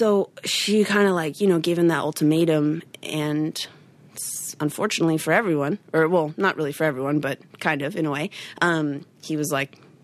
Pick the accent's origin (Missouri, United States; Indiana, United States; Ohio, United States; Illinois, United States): Illinois, United States; Wilmette; also born or lived in Evanston; And then I grew up primarily in Wilmette, Illinois, which is, kind of the next town north.